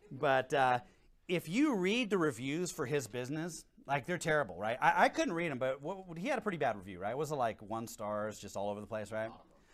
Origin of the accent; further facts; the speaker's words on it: Washington, United States; I won't hold that against him because I'm from Washington myself.